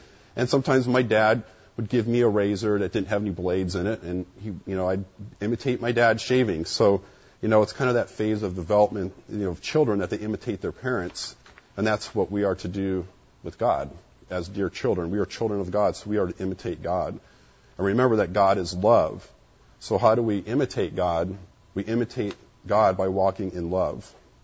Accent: Ohio, United States; my grandparents used to come out during the winter because I'm from Ohio. And it gets cold in the winter

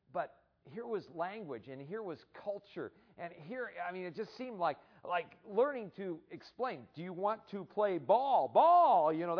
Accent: Arizona, United States; I'm not a Swede, you see. I'm an American. I'm more an Arizonan than I am a Swede anymore.

